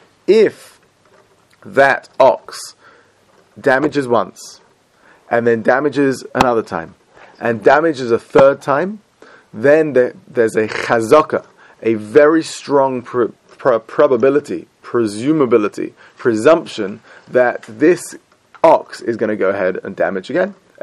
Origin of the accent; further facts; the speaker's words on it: United Kingdom; I'm British.